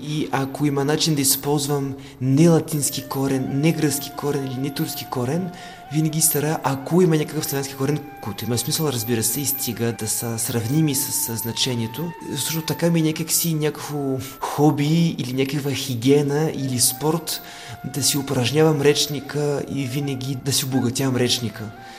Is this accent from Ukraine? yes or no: no; France; аз съм французин и гей